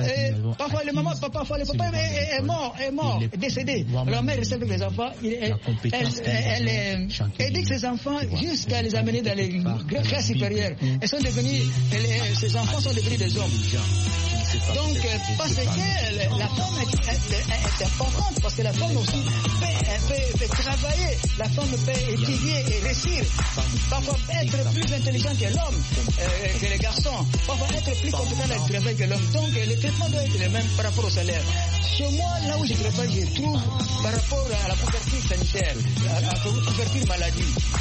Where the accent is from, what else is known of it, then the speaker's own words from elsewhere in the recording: DR Congo; Et c'est chez moi, en RD Congo